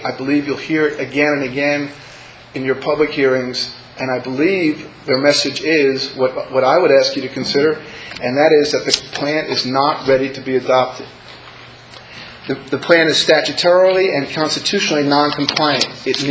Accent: New Jersey, United States; I am a citizen of Mendham, New Jersey. I was born and raised in New Jersey.

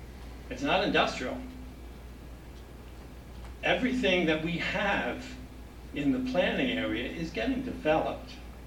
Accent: Phillipsburg, New Jersey, United States; I'm from Phillipsburg.

